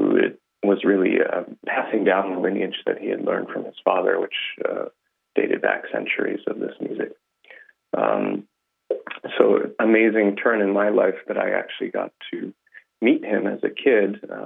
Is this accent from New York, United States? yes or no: yes; Oneonta, New York, United States; So I grew up in upstate New York in a tiny little town that most people wouldn't know of, but it was called Oneonta.